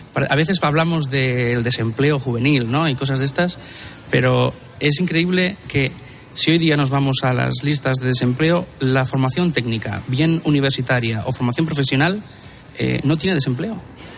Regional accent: Albacete, Castilla-La Mancha, Spain; Igual está mal decirlo porque soy de aquí, de Albacete, pero en Albacete hay muy buena gente

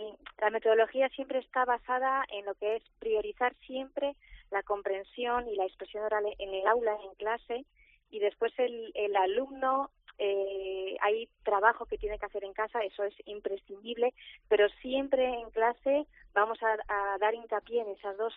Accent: France; yo soy también francesa

